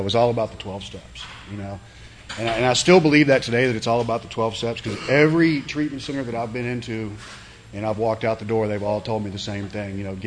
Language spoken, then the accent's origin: English; Kyle, Texas, United States; also born or lived in Austin; I'm from Austin, or I got here in the 70s, and I grew up out in Kyle. We had a 112-acre dairy farm that I grew up on as a kid.